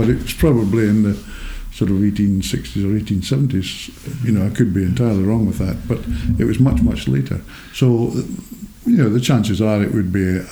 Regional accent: Scotland, United Kingdom; I grew up in the Parton Crismichael area.

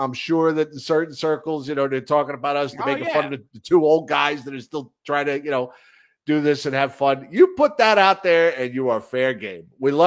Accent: United States; And as an American, I couldn't be happier to see that team lose.

